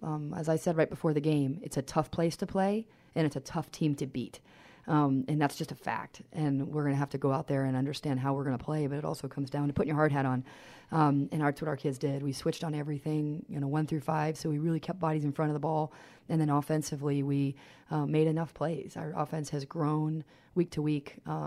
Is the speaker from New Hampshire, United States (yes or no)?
yes; New Hampshire, United States; because I'm from New Hampshire